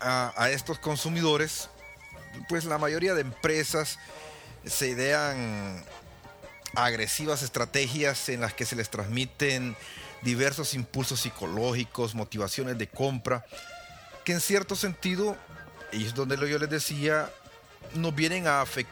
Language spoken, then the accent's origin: Spanish; El Salvador; en mi país, por ejemplo, El Salvador, estamos muy acostumbrados a aparentar lo que en realidad no somos